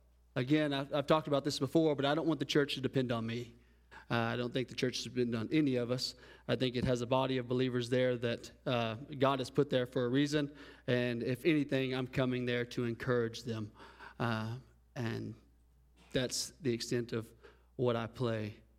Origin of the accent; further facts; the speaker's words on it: Paris, Texas, United States; In my hometown, as Michigan fact-checked me on this, but there's 120 churches, 157 in the county. There's 120 churches in the town of Paris, Texas.